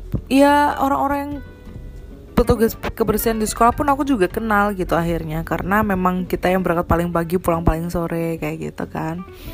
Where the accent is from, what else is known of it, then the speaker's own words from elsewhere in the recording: Jember, East Java, Indonesia; also born or lived in Ambulu; aku itu orang baru di Ambulu pada waktu itu, karena aku dari SD sampai SMP di Jember, kemudian SMA-nya pindah ke Ambulu.